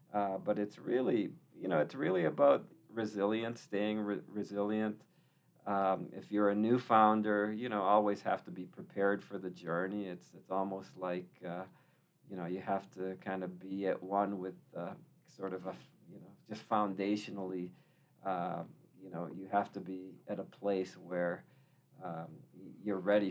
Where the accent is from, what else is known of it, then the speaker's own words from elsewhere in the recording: Boston, Massachusetts, United States; now in Utah, United States; I'm originally from Boston. Coming out here, I was really impressed with the tech ecosystem